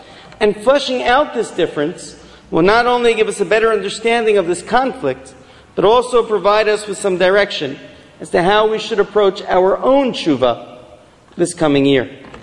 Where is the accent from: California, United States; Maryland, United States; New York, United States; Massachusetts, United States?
New York, United States; now in Israel; I said I'm originally from New York. I made Aliyah.